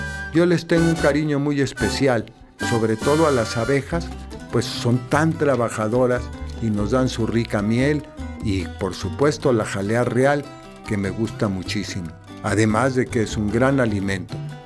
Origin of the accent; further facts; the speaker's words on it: Mexico City, Mexico; Yo crecí en la Ciudad de México y cuando era niño había toda clase de insectos en la casa, en la escuela, en el parque, etcétera, etcétera. Y como yo vivía cerca de una barranca